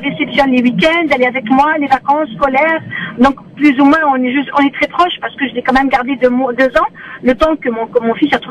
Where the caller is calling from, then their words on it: Paris, Île-de-France, France; Je suis de Paris. J'appelle de Paris.